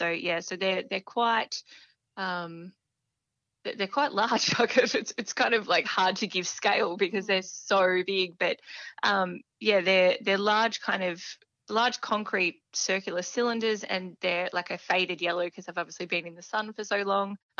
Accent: Dimboola, Victoria, Australia; I'm born and bred across the Wimmera Mallee. So I grew up in Dimboola and then spent some time away for university and then came back to Horsham, Birchip, and back in Horsham. So I've never really left the area.

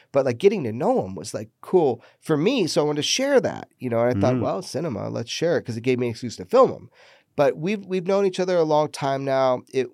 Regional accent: Pioneertown, California, United States; And then you came to my hometown, Pioneer Town, you know?

